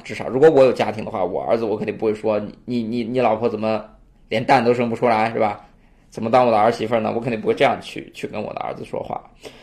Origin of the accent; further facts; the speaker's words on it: Shandong, China; 我是山东人，我们山东那个地方有一个镇就叫孙镇